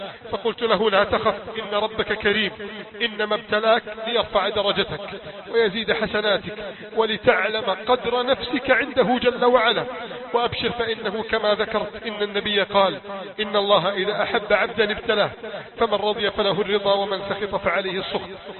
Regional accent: Egypt; أن تجعل بلادنا مصر أمانا سخاء رخاء

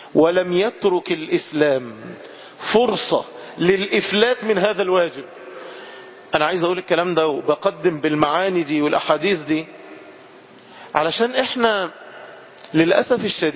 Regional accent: Egypt; أنا مصري وأبويا مصري ودمي مش عارف مصري

